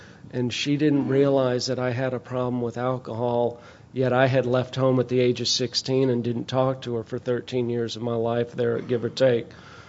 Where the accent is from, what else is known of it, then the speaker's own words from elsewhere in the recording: Nashville, Tennessee, United States; I'm an alcoholic from Nashville, Tennessee